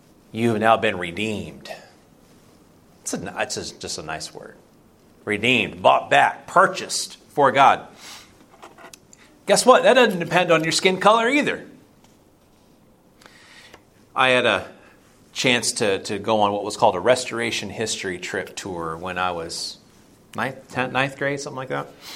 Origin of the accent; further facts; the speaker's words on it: Cocoa, Florida, United States; where I grew up in Cocoa, Florida, my high school was probably 60-40 white-black.